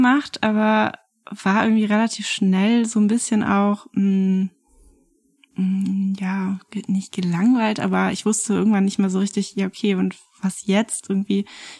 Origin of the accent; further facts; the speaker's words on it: Wolfsburg, Lower Saxony, Germany; Das Kunstmuseum Wolfsburg, wo ich aufgewachsen bin